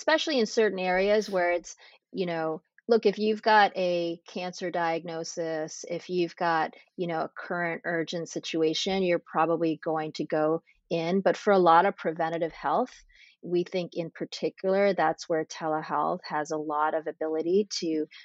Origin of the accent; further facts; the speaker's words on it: Framingham, Massachusetts, United States; Yeah, I grew up in Massachusetts in a suburb called Framingham, actually where the Framingham Heart Study has been done.